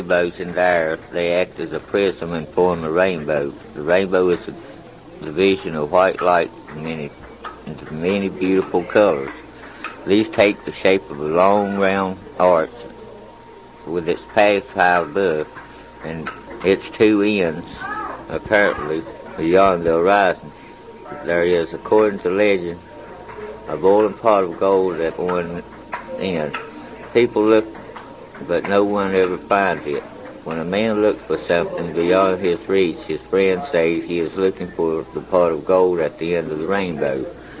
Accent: Winston-Salem, North Carolina, United States; I was born and raised here in Winston-Salem.

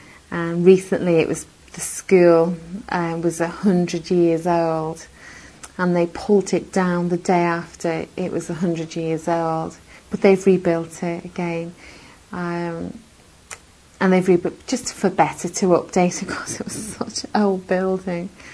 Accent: Liverpool, North West England, United Kingdom; I was born in Liverpool in a small place called Kirkdale, which is about 2-3 miles from the actual town centre.

